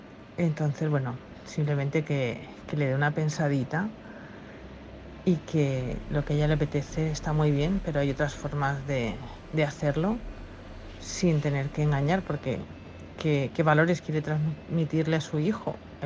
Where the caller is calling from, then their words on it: El Campello, Valencian Community, Spain; del Campello